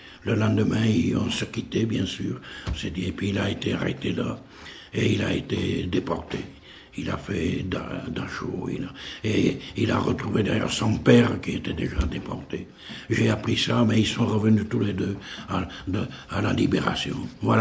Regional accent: Occitanie, France; accent: Lot; C'est des gens qui étaient très chaleureux, qui riaient un peu de mon accent du Lot.

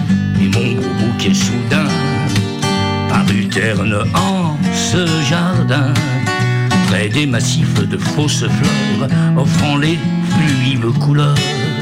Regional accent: France; Mais chez nous, en France, ça existait bien avant.

